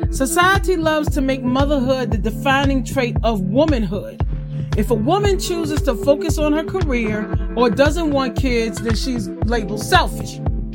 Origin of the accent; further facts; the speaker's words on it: Farmville, Virginia, United States; Not only are we at the Williamsburg Bazaar, but we're also in my hometown of Farmville, Virginia at the Blake & Gray Company.